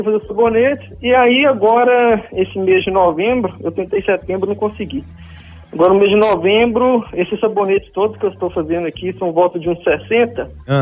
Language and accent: Portuguese; Itabira, Minas Gerais, Brazil; now in Belo Horizonte, Brazil; Eu sou de Itabira.